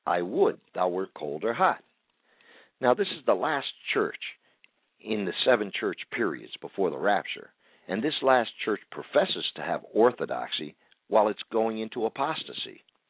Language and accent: English; New England, United States; now in Imperial Beach, United States; Where I grew up in New England. And, you know, we're broadcasting right now from Imperial Beach, California. But I grew up in New England